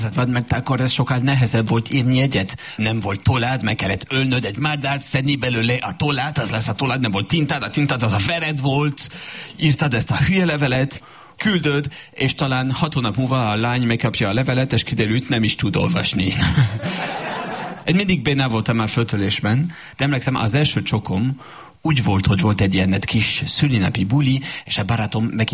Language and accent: Hungarian; France; Hungarian is a second language; now in Hungary; Volt egy csomó kultúrsok, amikor ide költöztem Magyarországra. Például a párok nagyon különlegesek nálatok.